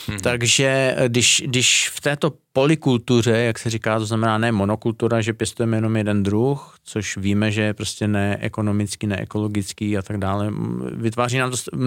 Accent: Ústí nad Labem Region, Czechia; já jsem tam z Podřipska

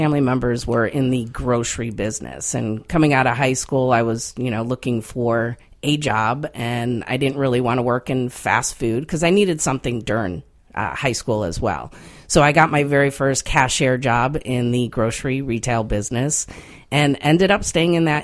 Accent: Waterbury, Connecticut, United States; I grew up in a town called Waterbury in the state of Connecticut.

